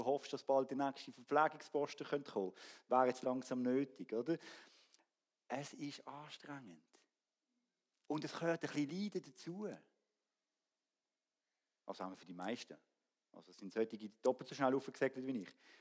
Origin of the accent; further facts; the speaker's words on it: Switzerland; Wir sind Schweizer, wir packen an.